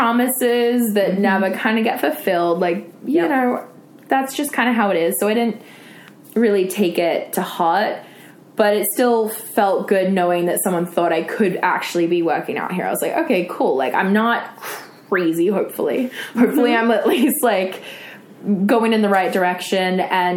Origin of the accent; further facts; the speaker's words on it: Australia; growing up in Australia